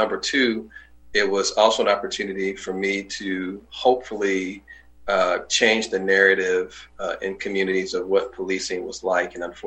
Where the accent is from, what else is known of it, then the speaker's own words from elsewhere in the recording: St. Louis, Missouri, United States; We grew up in North St. Louis, which at the time was a good community. Is a good community, but the community has changed over time.